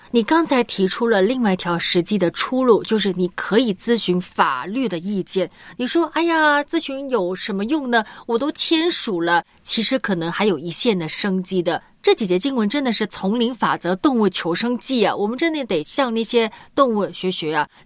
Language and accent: Chinese; China; 我们中国人嘛很爱面子的